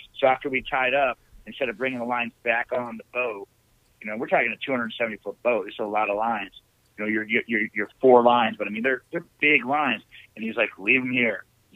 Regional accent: United States; I grew up on Lake Champlain, so I knew that lake, but I didn't know it like I thought I did.

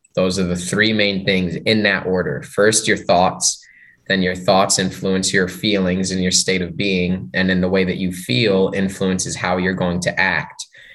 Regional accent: Plainfield, New Jersey, United States; born there; But I was born in New Jersey, Plainfield, New Jersey.

